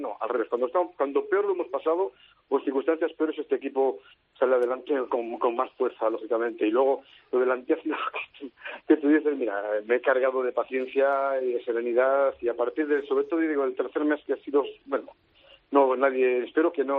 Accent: Valladolid, Castile and León, Spain; yo soy pucelano, para mí una parte de mí es leonesa también, lógicamente. Estuve ahí 2 años que disfruté muchísimo del balonmano y de la gente de León.

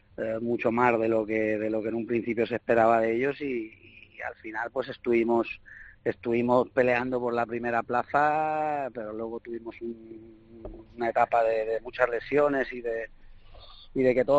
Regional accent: Porreres, Balearic Islands, Spain; yo voy porque es mi pueblo, o sea, yo me considero de ahí, tengo una casa ahí.

